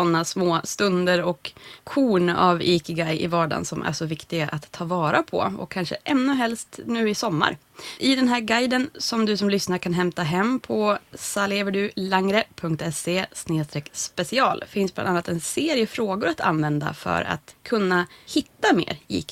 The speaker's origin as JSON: {"language": "Swedish", "region": "Norrland", "country": "Sweden", "said": "Det tycker inte jag riktigt om som norrlänning själv"}